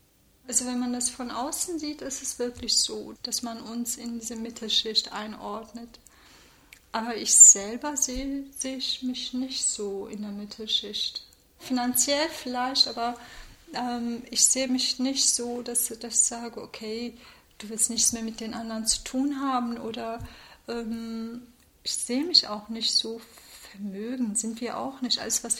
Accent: Germany; born or raised there; also born or lived in Turkey

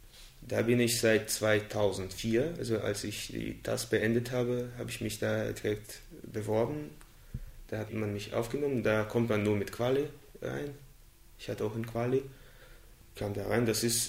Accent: Russia; now in Germany; Ja, natürlich fühle ich mich mehr als Russe. Wenn ich jetzt vorstellen würde, ich würde jetzt nach Russland weggehen für ein halbes Jahr und ein Jahr, da hätte ich Sehnsucht nach meinen Freunden hier.

